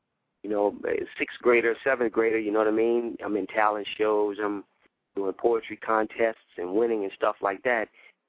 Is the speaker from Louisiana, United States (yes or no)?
yes; New Orleans, Louisiana, United States; So I'm from New Orleans, so that's, you know, that's where I started from.